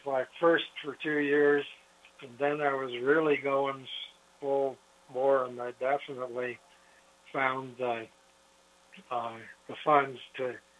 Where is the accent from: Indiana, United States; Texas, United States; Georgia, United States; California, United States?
California, United States; Los Altos Hills; when I grew up in California, the family were orchardists in Los Altos Hills behind Stanford up there.